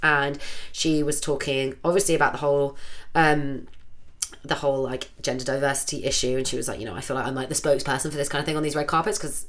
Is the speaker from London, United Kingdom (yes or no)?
yes; London, United Kingdom; because I grew up in Ladbroke Grove